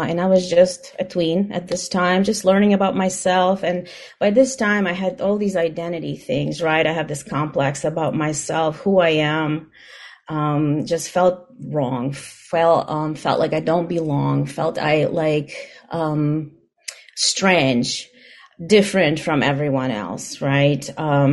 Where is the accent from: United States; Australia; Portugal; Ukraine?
Ukraine; moved away as an adult; So I am from Ukraine originally. I was born in Ukraine. I came here when I was 18 years old.